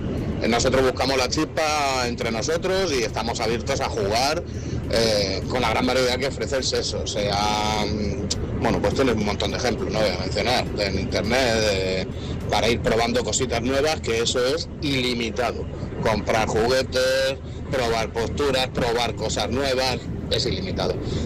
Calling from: Murcia, Region of Murcia, Spain; yo soy de Murcia y estaba escuchando y bueno, quería dar mi opinión.

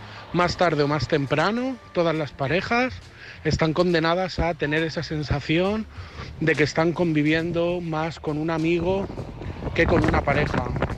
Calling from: Madrid, Community of Madrid, Spain; de Madrid

